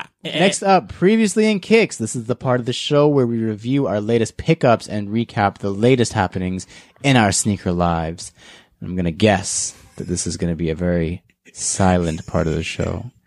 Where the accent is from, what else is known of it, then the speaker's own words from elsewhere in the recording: Australia; now in London, United Kingdom; I'm Australian and living in London.